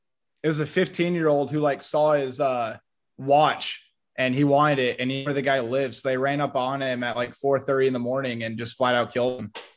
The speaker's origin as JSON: {"language": "English", "town": "Sioux City", "region": "Iowa", "country": "United States", "tie": "born or raised there", "said": "So I'm from Sioux City. I was born in Sioux City. Okay. Like my family's from small town Iowa."}